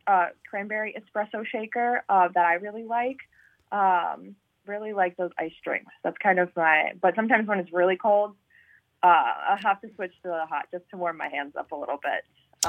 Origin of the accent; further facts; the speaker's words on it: Green Bay, Wisconsin, United States; now in Madison, United States; No, actually, I am originally from the Green Bay area. I now am based out of Madison. Still, I kind of service all of the Wisconsin area.